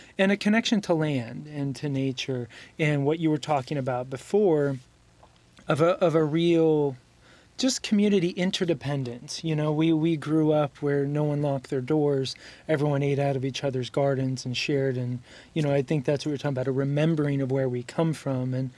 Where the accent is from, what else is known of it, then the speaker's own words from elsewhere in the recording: Oakley, Utah, United States; Yeah, I grew up in Oakley, Utah, which is a very small town in the Uinta Mountains, just east of Park City, and population 500.